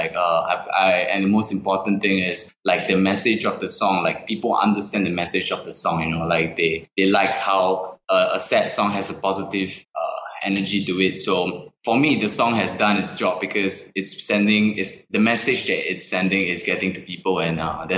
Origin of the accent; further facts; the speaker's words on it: Singapore; first language Mandarin; English is a second language; In Singapore as well, like, my mother tongue is Mandarin, so I speak Mandarin as well.